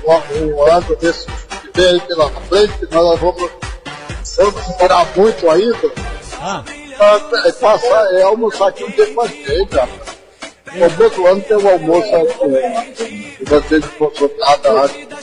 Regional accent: Nova Rússia, Ceará, Brazil; Eu sou de Nova Rússia, lá do sertão.

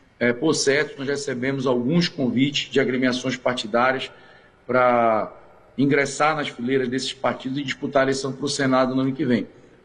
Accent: Pará, Brazil; que olhe com atenção para o norte do país, de onde eu sou originário

